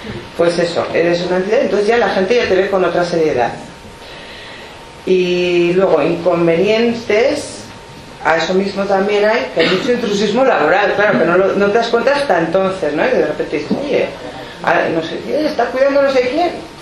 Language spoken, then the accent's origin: Spanish; El Espinar, Castile and León, Spain; now in Pamplona, Spain; las dos somos de Espinar, aunque nuestros padres vinieron a vivir a Espinar, tanto los suyos como los míos no son de aquí, pero han venido, ¿no? Y para mí, o sea, yo he vivido 20 años en Pamplona y cuando fui a tener un hijo dije, a Espinal